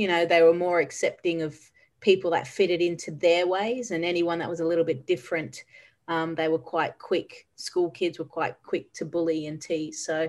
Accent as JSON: {"language": "English", "country": "Australia", "tie": "born or raised there", "said": "like most Australian kids, just played in the backyard, and my father, being born and bred in India"}